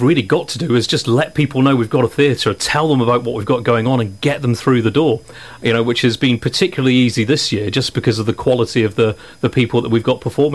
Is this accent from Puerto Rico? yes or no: no; Inverness, Scotland, United Kingdom; moved away as an adult; I'm from Inverness and, you know, there's not that much to do in the social media world up in the depths of the Highlands